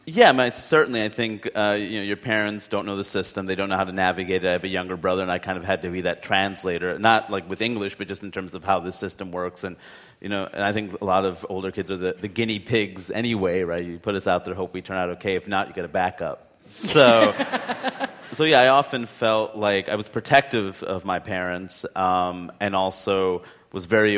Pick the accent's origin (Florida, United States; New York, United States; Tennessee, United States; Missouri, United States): New York, United States; Queens; because I grew up in Queens, and, you know, we live in Queens, and I went to college in Maine, which is very different.